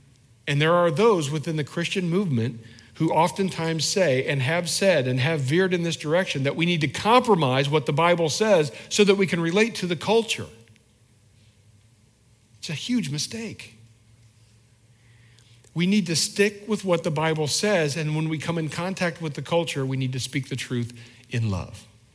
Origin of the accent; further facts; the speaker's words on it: Indiana, United States; I grew up in Indiana. We play basketball in Indiana.